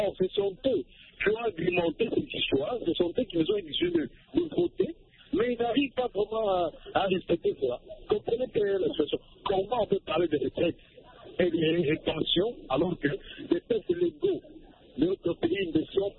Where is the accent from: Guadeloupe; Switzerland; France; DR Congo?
DR Congo; l'affaire qui se passe chez nous en RDC